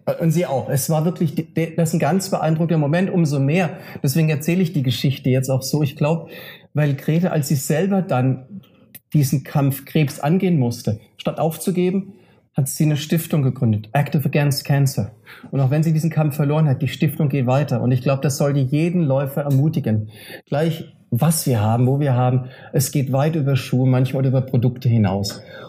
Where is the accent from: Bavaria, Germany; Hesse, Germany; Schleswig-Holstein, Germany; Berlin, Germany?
Hesse, Germany; Offenbach; Und bei Frankfurt Offenbach meine Heimatregion.